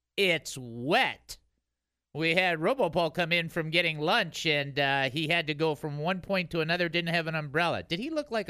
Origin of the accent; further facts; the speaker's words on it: Detroit, Michigan, United States; In California, when it rains, because I'm from Detroit